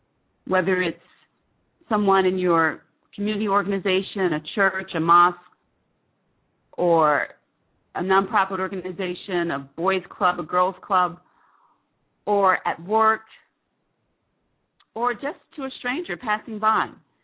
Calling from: Saudi Arabia; I'm calling in from Saudi Arabia.

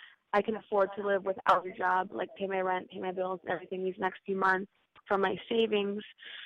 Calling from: Connecticut, United States; From Connecticut.

